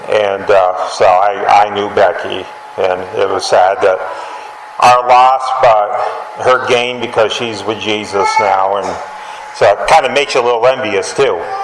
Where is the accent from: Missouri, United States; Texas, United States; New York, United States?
New York, United States; see, I'm from New York State